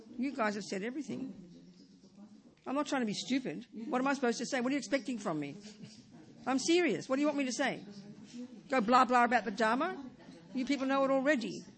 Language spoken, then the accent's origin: English; Australia; I was based in California. I'm from Australia, as you know, and I was based in California.